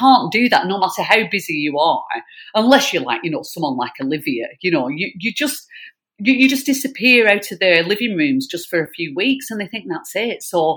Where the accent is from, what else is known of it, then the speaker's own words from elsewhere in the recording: North West England, United Kingdom; I'm a northerner. I'm from Lancashire.